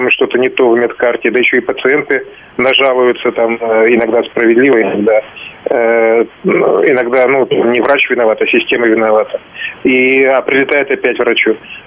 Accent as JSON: {"language": "Russian", "town": "Izhevsk", "region": "Udmurtia", "country": "Russia", "tie": "born or raised there", "said": "Я вот по Ижевску, то есть это мой родной город, сужу."}